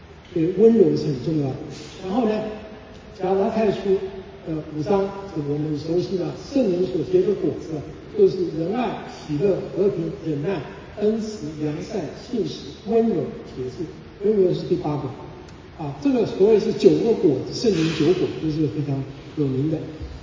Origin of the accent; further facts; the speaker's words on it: China; 我们中国人见面的时候你吃饱了吗